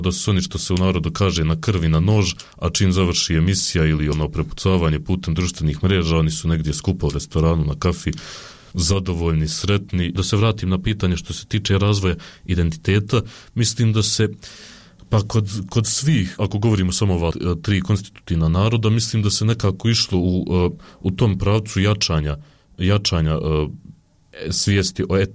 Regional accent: Bosnia & Herzegovina; ja recimo kao Bošnjak, obzirom da, što se kaže, nemam drugu domovinu, svakako gajim jedan snažan osjećaj ljubavi prema Bosni i Hercegovini

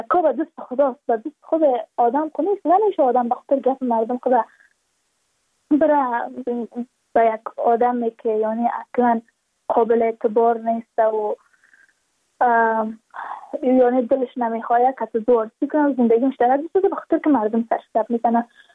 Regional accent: Badakhshan, Afghanistan; چون ما از بدخشان هستیم، یعنی منطقه دور دستش

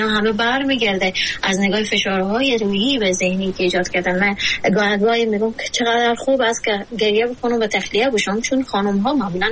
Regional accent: Afghanistan

